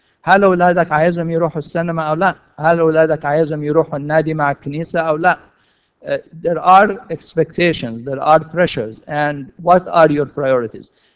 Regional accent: Egypt; العائلة الممتدة هو نظام العيلة عندنا في مصر، بتطلع بتتربى

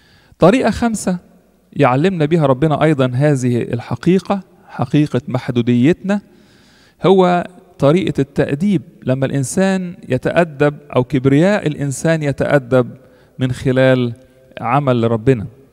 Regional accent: Egypt; moved away; إحنا كلنا يمكن شعرنا بيها لما انتقلنا مثلاً من مصر لهنا

